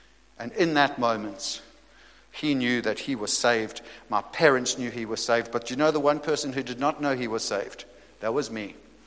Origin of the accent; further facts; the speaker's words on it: South Africa; And we grew up in South Africa, as you know.